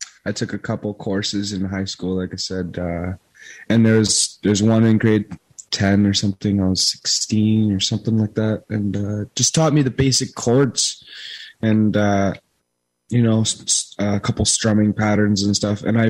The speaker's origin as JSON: {"language": "English", "town": "Watertown", "region": "Ontario", "country": "Canada", "tie": "born or raised there", "said": "I grew up in Watertown, actually."}